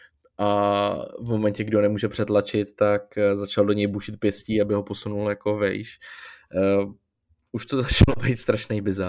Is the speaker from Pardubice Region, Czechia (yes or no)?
no; Central Bohemian Region, Czechia; also born or lived in Prague; když mi bylo zhruba nějakých 6-7 let. A přestěhovali jsme se zrovna právě z Prahy, jakoby za Prahu s rodičema.